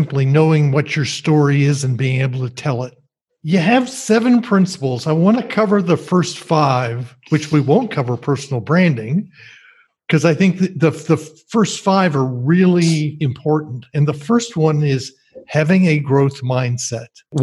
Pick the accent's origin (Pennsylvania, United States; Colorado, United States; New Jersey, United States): New Jersey, United States; I grew up in New Jersey, and I've barely been back in 45 years.